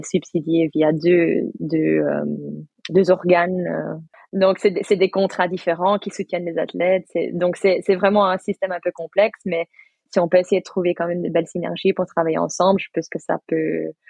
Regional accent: United States; moved away as an adult; also born or lived in Brussels; Moi, en fait, j'ai grandi aux États-Unis. Je suis née à Bruxelles, mais j'ai passé 20 ans aux États-Unis.

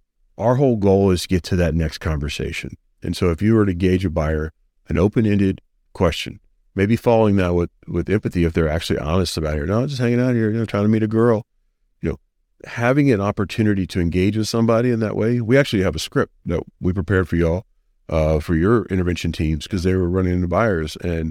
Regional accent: Texas, United States; I'm proud of that as a Texan.

